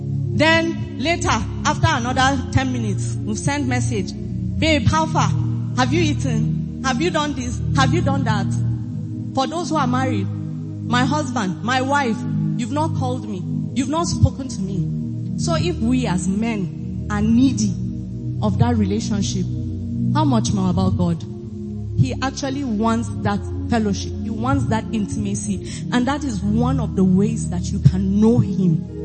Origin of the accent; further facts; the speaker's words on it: Maiduguri, Borno, Nigeria; I went to Unimed, part one and part two. So I am a full grown daughter of Maiduguri.